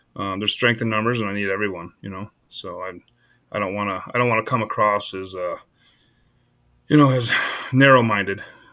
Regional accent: Iowa, United States; I'm actually I was born in Iowa, so I grew up in the heart of the whitetail hardwoods.

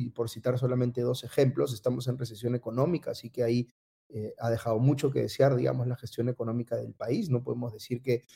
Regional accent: Peru; así somos los peruanos, ¿no?

